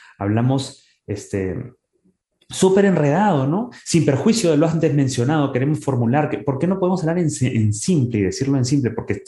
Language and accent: Spanish; Peru; al menos en mi país, en Perú